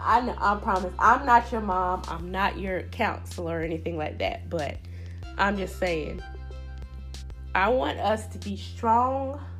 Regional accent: the South, United States; accent: southern; I'm pretty sure my southern accent has been all exposed as usual.

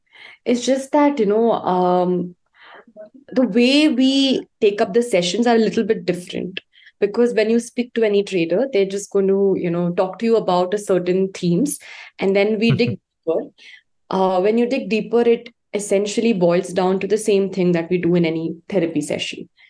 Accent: India; English is a second language; Okay, so I'm from India. I currently stay in Bangalore.

